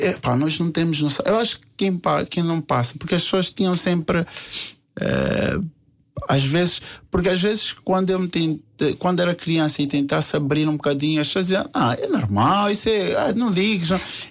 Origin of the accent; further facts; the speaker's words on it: Angola; não esquecer de onde tu vieste, não digo só de Angola